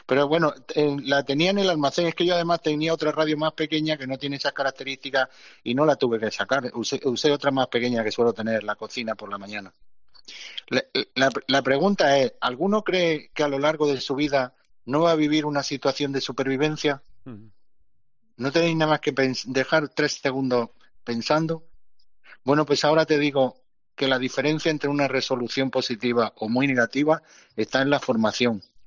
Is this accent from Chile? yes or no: no; Granada, Andalusia, Spain; el día que llegó la luz en Granada, pues yo soy de Granada, a las 3:00 de la mañana